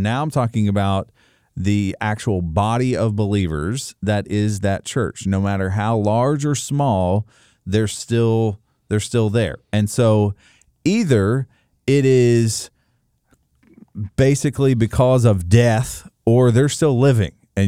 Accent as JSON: {"language": "English", "region": "Kentucky", "country": "United States", "said": "I'm from Kentucky."}